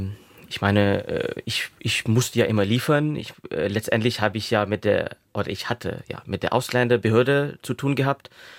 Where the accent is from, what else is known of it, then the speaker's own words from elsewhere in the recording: Pakistan; now in Germany; ich ja erste Generation Migrant bin aus Pakistan, ich habe in einer WG gewohnt